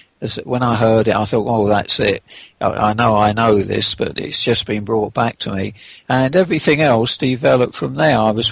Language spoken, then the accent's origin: English; London, United Kingdom; also born or lived in Surrey; I've spent all my life either in South London or in what they call Outer London, which is the county of Surrey. My only deviation from there was shortly before I retired when I moved into the county of Kent.